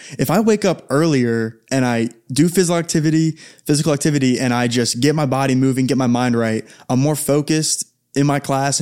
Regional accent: Cincinnati, Ohio, United States; I'm from Cincinnati.

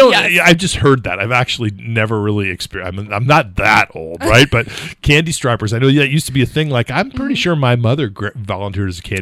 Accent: California, United States; I'm from California, so I always say, but we need the rain.

